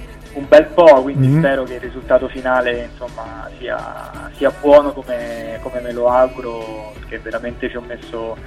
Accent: Rome, Lazio, Italy; Però in realtà sono romani come me, quindi ci siamo trovati subito, essendo entrambi della capitale.

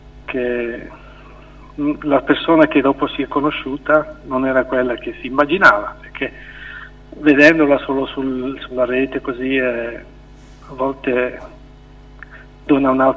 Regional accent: Zurich, Switzerland; born there; sono nato a Zurigo, sono figlio di emigranti che sono venuti qui in Svizzera negli anni 50, mio nonno, poi i miei genitori sono venuti qui e io sono nato qui a Zurigo.

